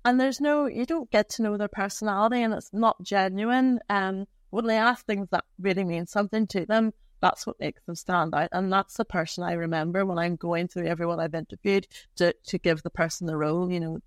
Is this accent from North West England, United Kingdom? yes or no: no; Northern Ireland, United Kingdom; also born or lived in London, United Kingdom; So I am from Northern Ireland and I relocated back to Northern Ireland just before the pandemic after spending almost 2 decades in London. So I didn't get an English accent and I didn't get an American accent